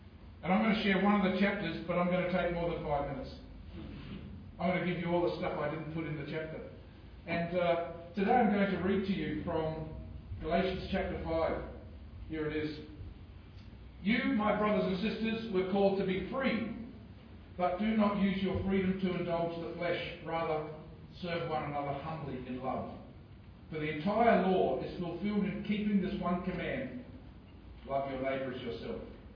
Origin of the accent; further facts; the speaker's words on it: Adelaide, South Australia, Australia; I'm from Adelaide.